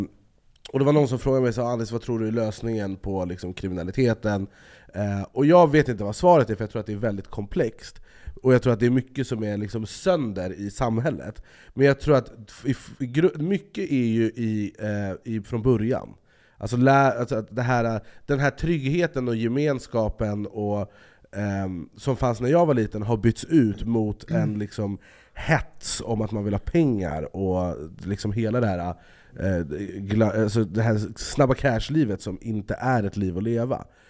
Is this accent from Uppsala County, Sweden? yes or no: no; Jordbro, Stockholm County, Sweden; Och där jag är uppvuxen i Jordbro så är det ju mycket som händer.